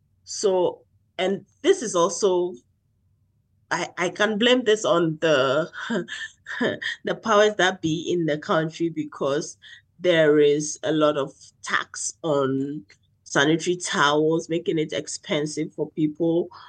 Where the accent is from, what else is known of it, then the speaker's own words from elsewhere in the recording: Ghana; English is a second language; I did not live in a nuclear family growing up. In my culture, we have a lot of family members living together in the same house, so I grew up with a lot of cousins